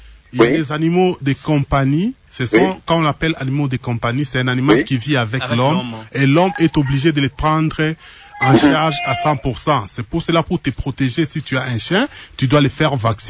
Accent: Lubumbashi, Haut-Katanga, DR Congo; je suis de Lubumbashi

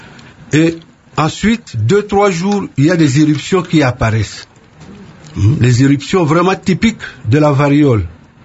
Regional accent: DR Congo; chez nous en République démocratique du Congo

